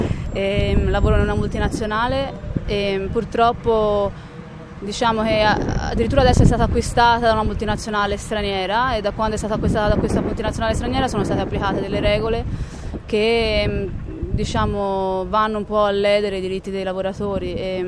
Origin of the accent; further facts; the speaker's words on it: Florence, Tuscany, Italy; Sono di Firenze